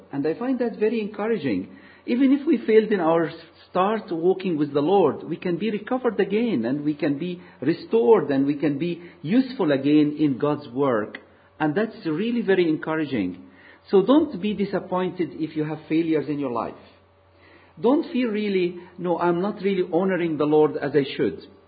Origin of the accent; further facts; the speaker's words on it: East Kilbride, Scotland, United Kingdom; As you can guess from my accent, I'm not born in Glasgow. I'm from East Kilbride, actually.